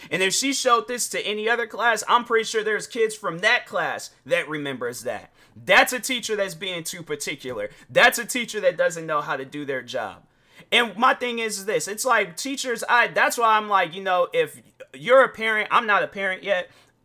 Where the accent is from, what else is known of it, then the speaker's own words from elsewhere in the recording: Washington, United States; people that in Seattle, because I'm from Washington State